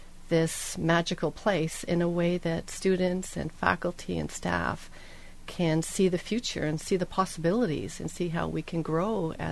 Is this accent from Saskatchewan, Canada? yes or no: no; Ottawa, Ontario, Canada; also born or lived in Inuvik; So I was born in Inuvik, and I grew up in Ottawa.